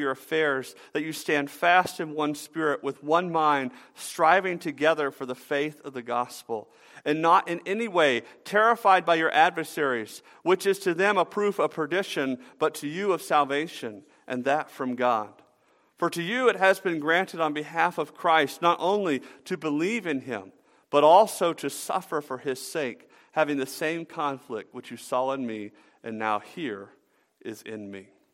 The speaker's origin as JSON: {"language": "English", "region": "the South", "country": "United States", "said": "Which, by the way, I'm from the South."}